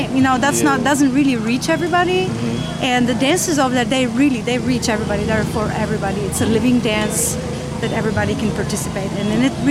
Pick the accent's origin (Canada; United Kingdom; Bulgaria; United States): Bulgaria; moved away; No, I'm from Bulgaria. I'm originally from Bulgaria.